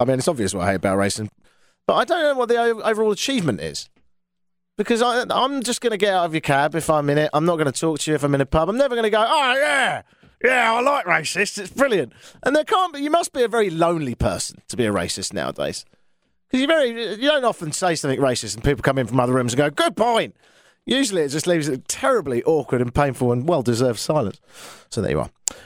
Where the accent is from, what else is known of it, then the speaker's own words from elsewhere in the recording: South East England, United Kingdom; I was born in East Sussex, England. Hey, that's where I'm from.